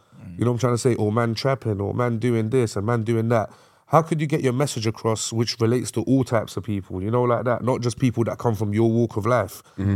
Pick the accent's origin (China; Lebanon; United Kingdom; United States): United Kingdom; South Kilburn, London; I'm from Northwest London, South Kilburn, for example, yeah?